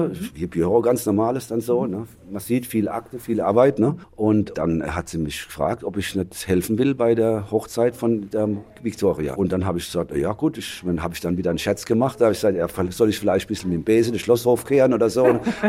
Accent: Heidelberg, Baden-Württemberg, Germany; ja, ich komme aus Heidelberg.

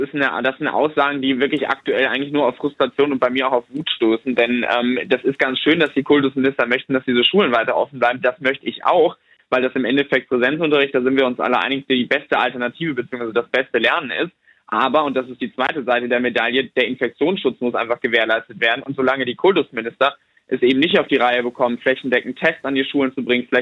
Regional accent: Bergisch Gladbach, North Rhine-Westphalia, Germany; ich komme ja aus Nordrhein-Westfalen, aus Bergisch Gladbach.

